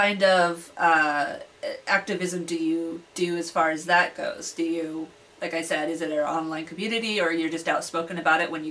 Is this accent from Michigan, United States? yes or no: no; California, United States; now in Portland, United States; I mean, for me, I'm from California